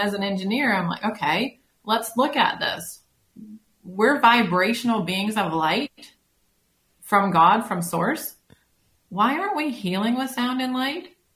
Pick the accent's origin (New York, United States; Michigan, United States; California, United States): Michigan, United States; Detroit; because I'm an engineer from Detroit